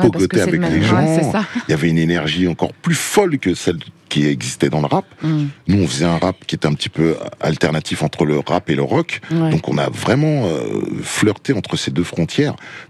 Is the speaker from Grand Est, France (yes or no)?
no; Vitry-sur-Seine, Île-de-France, France; Moi, je viens de Vitry, une petite cité, les combattants, dédicace à tous les gars de Vitry. Je viens de loin, d'une famille d'immigrés maliens, avec deux francs-six sous en poche.